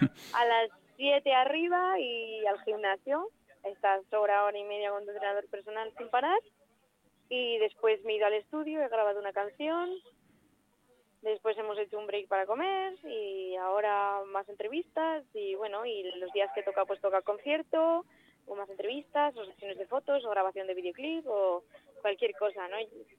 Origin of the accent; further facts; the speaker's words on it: Sos del Rey Católico, Aragon, Spain; O a mi pueblo, que es Tos, del Rey Católico, y vamos, yo ya ahí soy la más feliz del mundo.